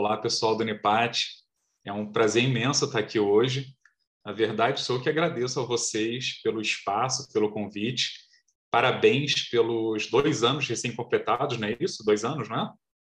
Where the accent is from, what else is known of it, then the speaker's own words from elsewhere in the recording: Rio de Janeiro, Brazil; eu tenho 39 anos, eu sou natural do Rio de Janeiro